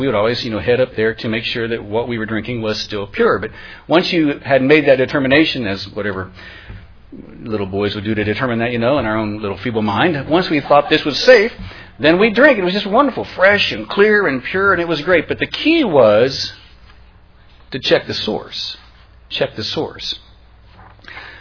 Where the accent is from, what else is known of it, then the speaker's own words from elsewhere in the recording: Parkersburg, West Virginia, United States; When I was a kid, we did a lot of hiking out in the foothills of the Appalachians near my hometown of Parkersburg.